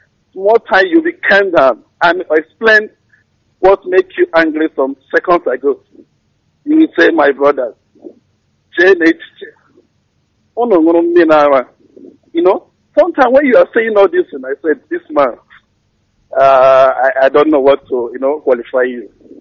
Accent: Mbise, Imo, Nigeria; I'm from Mbise in Imo State, Biafra land.

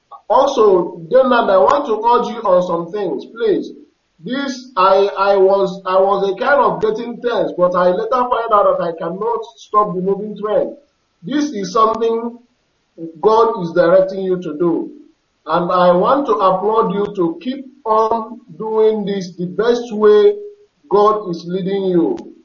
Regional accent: Isiala Ngwa, Abia, Nigeria; English is a second language; now in Jakarta, Indonesia; I am indigenous of Isiolangwa. I am calling from Jakarta, Indonesia.

